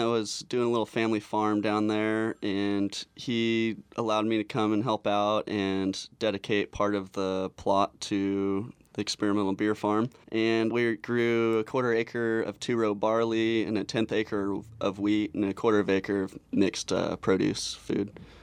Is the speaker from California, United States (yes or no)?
yes; Napa, California, United States; After high school, I worked a season of crush at a winery. I grew up in Napa.